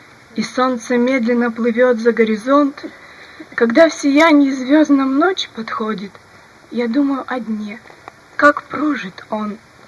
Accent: Kurganinsk, Krasnodar Krai, Russia; я из Курганинска.

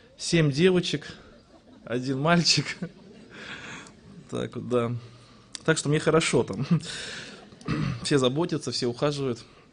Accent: Tolyatti, Samara Oblast, Russia; now in Yeysk, Russia; Я из Краснодарского края, города Ейска. Родился я и вырос в городе Тольятти. Уверовал в 18 лет. В неверующей семье родился. И в 29 лет меня попросили переехать на служение в город Ейск, Краснодарский край.

